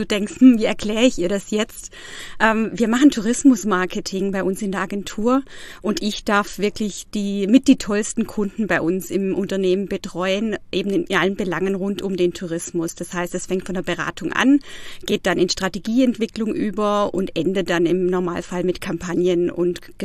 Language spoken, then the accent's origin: German; Baiersbronn, Baden-Württemberg, Germany; now in Freiburg, Germany; ich bin im Nordschwarzwald aufgewachsen, in Baiersbronn, habe da also meine Wurzeln, habe da auch noch meine Familie mehr oder weniger und bin da auch immer wieder gerne, muss ich sagen. Ich lebe jetzt seit 2 Jahren in Freiburg